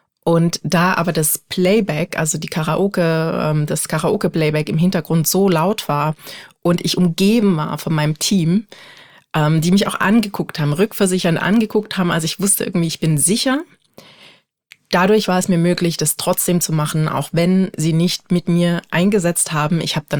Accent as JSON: {"language": "German", "town": "Dresden", "region": "Saxony", "country": "Germany", "said": "Ich komme ursprünglich aus Dresden."}